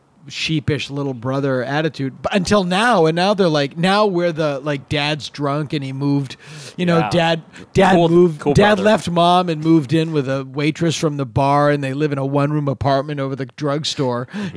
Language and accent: English; Massachusetts, United States; I'm not. Originally? I'm from Massachusetts, but my best friend made it.